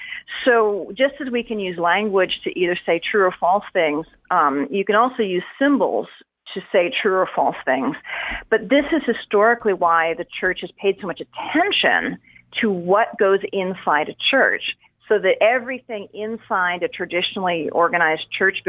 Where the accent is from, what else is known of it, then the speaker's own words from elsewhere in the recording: New England, United States; But I'm from New England. I have that very English, New English sort of cultural reserve.